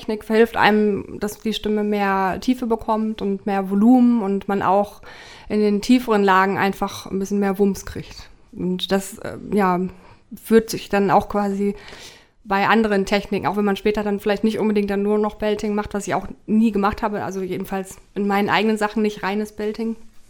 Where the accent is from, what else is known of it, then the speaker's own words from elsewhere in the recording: Oldsum, Schleswig-Holstein, Germany; now in Hannover, Germany; Bin in Olzum aufgewachsen auf der Insel Föhr